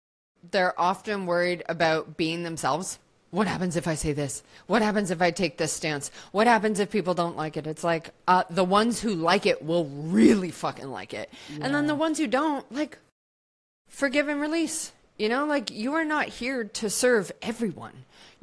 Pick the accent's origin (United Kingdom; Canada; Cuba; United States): Canada; now in Phuket, Thailand; So I'm Canadian, but I've lived all over the world, and I'm currently parked in Phuket, Thailand.